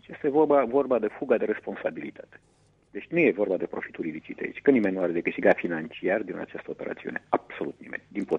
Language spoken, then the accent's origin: Romanian; Roman, Neamț County, Romania; În 89 eram în orașul meu natal, în Roman.